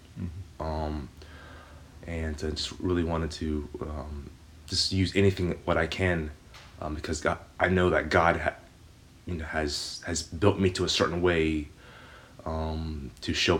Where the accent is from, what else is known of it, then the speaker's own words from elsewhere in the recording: Richmond, Virginia, United States; I was born here in Richmond, Virginia.